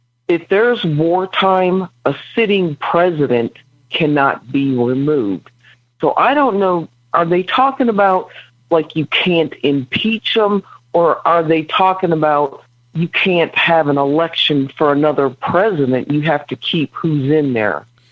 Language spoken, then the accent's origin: English; Detroit, Michigan, United States; I live in Tennessee, but I know exactly what she's talking about. In downtown Detroit. I'm actually from Detroit, Will, and I lived there most of my life.